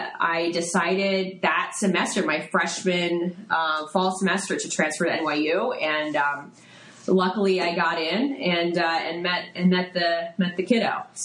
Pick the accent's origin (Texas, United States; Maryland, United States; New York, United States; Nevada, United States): Texas, United States; You know, I grew up in South Texas, and I just didn't think that was an option for me.